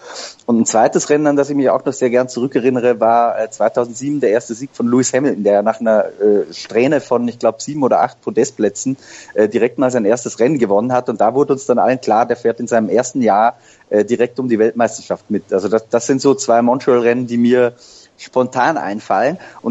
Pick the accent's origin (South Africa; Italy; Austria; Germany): Austria; ich bin Österreicher